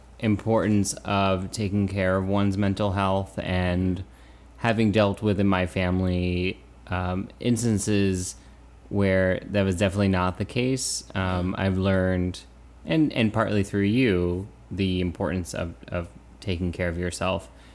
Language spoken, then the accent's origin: English; San Diego, California, United States; born there; So back in 1986, I was born in San Diego, California. I was a Navy baby.